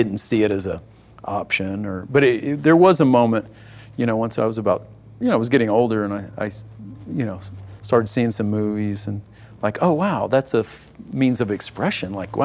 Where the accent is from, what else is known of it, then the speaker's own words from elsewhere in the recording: Texas, United States; I grew up in East Texas, where we had, it was like the Last Picture Show. We had one theater, one screen, and a new movie would open every Friday.